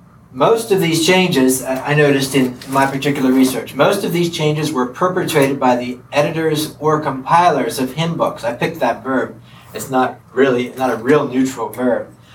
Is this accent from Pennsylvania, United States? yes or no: yes; Lancaster, Pennsylvania, United States; I'm from Lancaster, Pennsylvania.